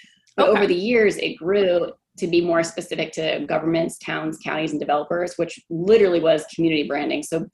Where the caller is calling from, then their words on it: Waxhaw, North Carolina, United States; I am coming at you from Waxhaw, North Carolina, which is just 30 minutes south of Charlotte.